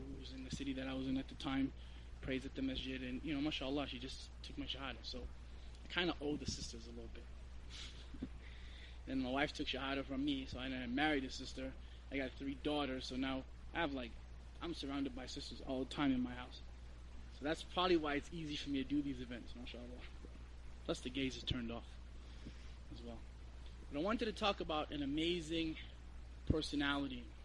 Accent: Canada; I'm from Canada, so this is still a nice fall day for us.

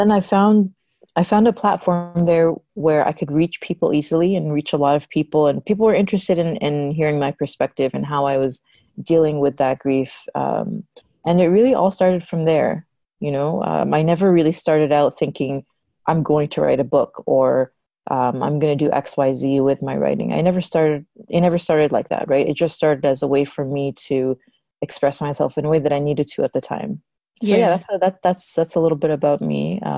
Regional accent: Toronto, Ontario, Canada; So I'm from Canada. I was born and raised in Toronto. My background is Egyptian.

